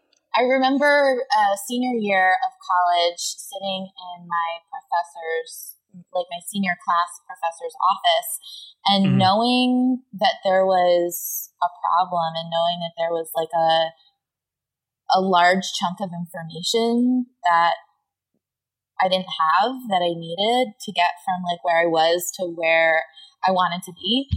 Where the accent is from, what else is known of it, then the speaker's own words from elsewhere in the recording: New Jersey, United States; I grew up near Philly in the South Jersey area.